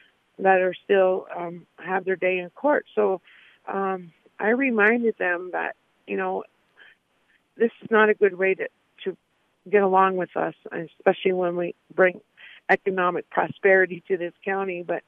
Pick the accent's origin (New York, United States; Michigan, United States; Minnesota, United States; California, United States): Minnesota, United States; Leech Lake Reservation; I'm also a citizen of the Minnesota Chippewa Tribe here in northern Minnesota. I'm from the Leech Lake Reservation